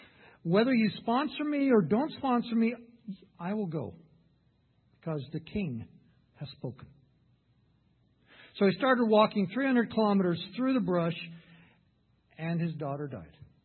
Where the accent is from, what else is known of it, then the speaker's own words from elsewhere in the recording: Ethiopia; We don't wear watches in Ethiopia, so it's a very fluid time.